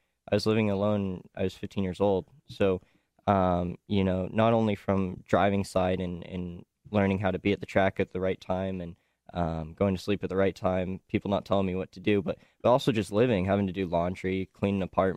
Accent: Los Angeles, California, United States; so I'm originally from Los Angeles. So I always go to the Turkey Night.

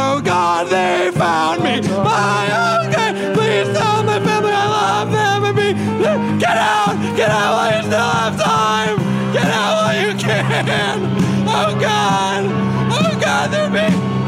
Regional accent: California, United States; We're weak and from California.

